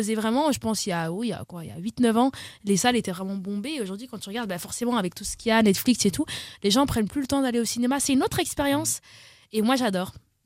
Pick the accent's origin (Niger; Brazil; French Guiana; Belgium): Belgium; Je suis belge, donc j'ai pas toutes les expressions.